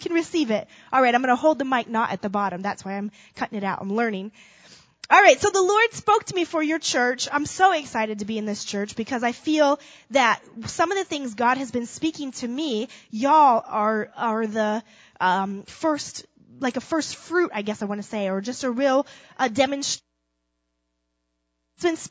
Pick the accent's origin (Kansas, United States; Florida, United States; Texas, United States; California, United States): Florida, United States; we're from Florida. It's warm outside in Florida.